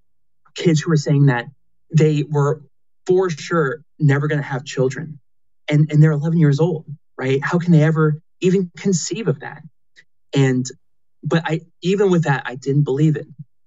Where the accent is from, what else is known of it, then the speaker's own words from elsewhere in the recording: Florida, United States; I grew up in Florida, got a brother and a sister, two parents, very close with all of them.